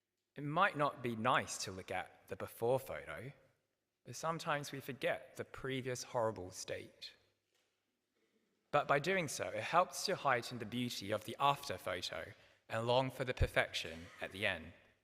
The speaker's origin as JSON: {"language": "English", "town": "Sydney", "region": "New South Wales", "country": "Australia", "also_born_or_lived": "Singapore / United States", "moved": "yes", "lives_now": "London, United Kingdom", "said": "So I'm not from London originally. I'm actually from Sydney, so I moved to London about 10 years ago. Go Sydney. So yeah, I've lived in Sydney before I was in London. I've also lived in Singapore and a few stints in the US. So my accent might go all over the shop tonight."}